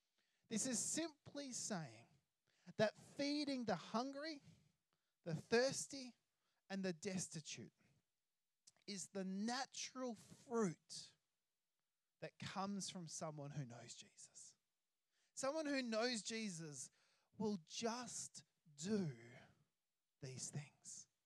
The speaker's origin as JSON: {"language": "English", "country": "Australia", "said": "Now, I love being Australian."}